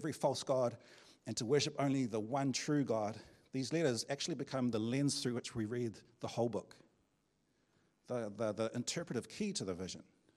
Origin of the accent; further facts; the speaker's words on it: Auckland, New Zealand; If there was a message to my hometown of Auckland, it might talk about how we are despised by many.